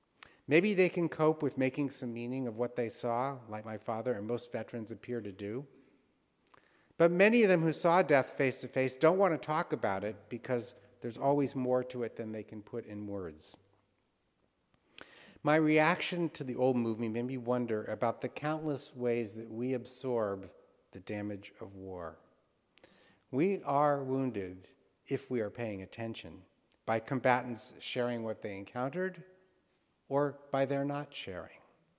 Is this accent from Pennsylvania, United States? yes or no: no; California, United States; The Shannon never steamed under the famous bridge that I grew up loving in the Bay Area.